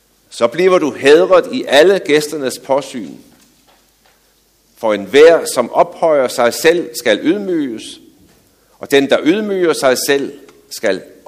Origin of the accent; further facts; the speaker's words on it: Zealand, Denmark; Men som I ved, så kommer jeg jo fra Falster. Og dernede, der høster man sukkerroer.